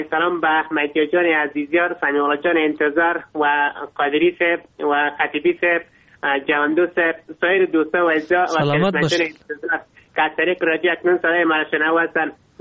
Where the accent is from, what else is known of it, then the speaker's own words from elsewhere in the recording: Logar, Afghanistan; من یک افغان هستم، از ولایت لوگر با شما خوش کلام هم کلام هستم.